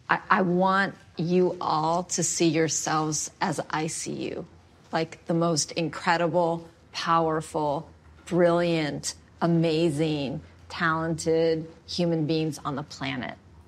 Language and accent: English; Oakland, California, United States; I am the mayor of the city of Oakland, my hometown.